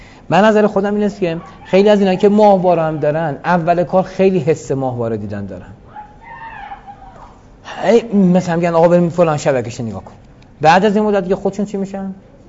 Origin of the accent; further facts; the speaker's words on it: Iran; گفتیم از ایران هستیم